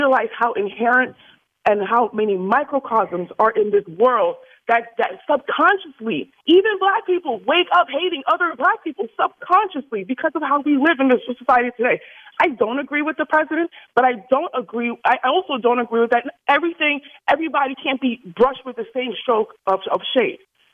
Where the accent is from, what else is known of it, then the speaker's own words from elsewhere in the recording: The Bronx, New York, United States; now in Delray Beach, United States; I'm originally from the Bronx. I am Delray Beach now.